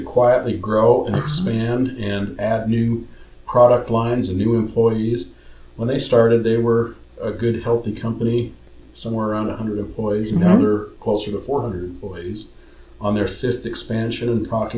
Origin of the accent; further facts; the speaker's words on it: Cedar City, Utah, United States; if I tell people I'm from Cedar City, Iron County, they know